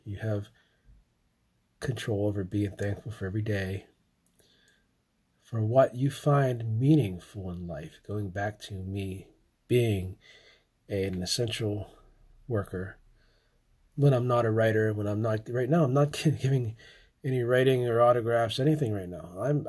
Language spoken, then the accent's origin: English; Somerset, Pennsylvania, United States; born there; it happened near my place where I was born in Somerset, Pennsylvania.